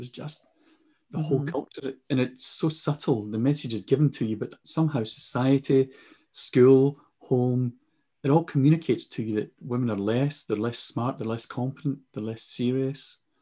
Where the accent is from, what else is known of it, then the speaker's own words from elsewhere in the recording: Glasgow, Scotland, United Kingdom; It was part of the culture I grew up in. Working class boy, growing up in Glasgow in Scotland. Didn't have a dad. And I took my cue from the older boys in the housing projects where I lived.